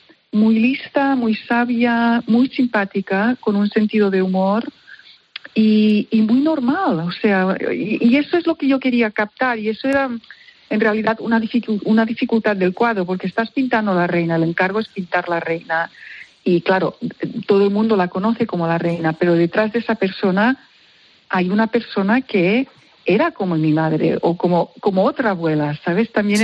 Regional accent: Spain; soy española

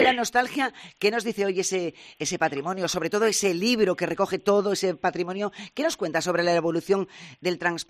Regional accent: Mieres, Asturias, Spain; También soy neutral porque también soy de Mieres.

